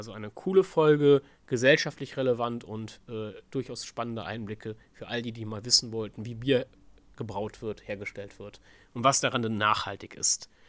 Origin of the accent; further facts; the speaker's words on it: Cologne, North Rhine-Westphalia, Germany; ich bin mal als Kölner mal wieder gedanklich in meiner Podcast-Welt in die Heimat gereist.